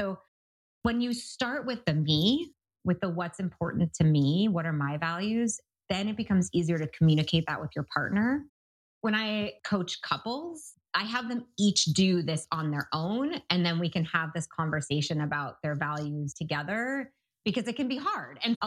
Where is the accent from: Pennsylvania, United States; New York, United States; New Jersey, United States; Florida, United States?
New York, United States; New York City; And I grew up in New York City with the like, it's 10 p.m. Do you know where your children are?